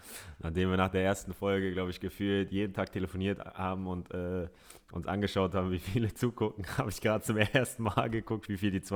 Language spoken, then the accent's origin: German; Hamburg, Germany; ich bin in Hamburg geboren, in Barmbek aufgewachsen. Das ist ein Stadtteil, der ist sehr Multikulti, und ich bin so aufgewachsen